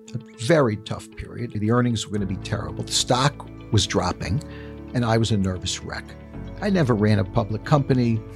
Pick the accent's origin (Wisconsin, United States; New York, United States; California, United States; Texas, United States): New York, United States; New York City; Yeah, my dad worked in the garment business in New York City. I grew up in the Bronx